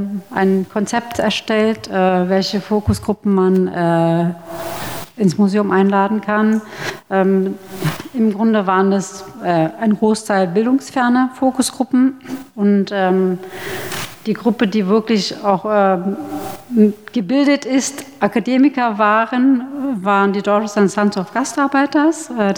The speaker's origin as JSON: {"language": "German", "town": "Spandau", "region": "Berlin", "country": "Germany", "tie": "born or raised there", "said": "ich komme halt selber aus Spandau. Ich bin in Spandau groß geworden, habe da Abitur gemacht"}